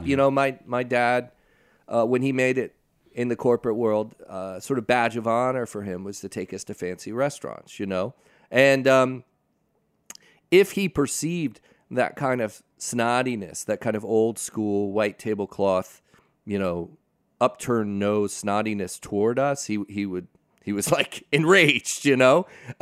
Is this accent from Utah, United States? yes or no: no; Pasadena, California, United States; So I grew up in Pasadena, like I said, which was where Julia Child herself grew up.